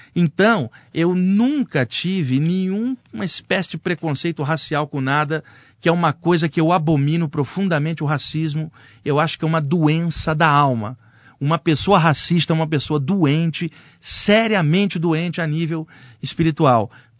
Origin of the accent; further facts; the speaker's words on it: Rio de Janeiro, Brazil; eu cresci no Rio de Janeiro, na Baixada Fluminense.